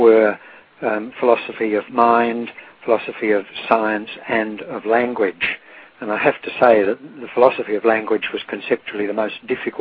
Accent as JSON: {"language": "English", "country": "Australia", "said": "Being Australian, of course, we look for Australian publishers"}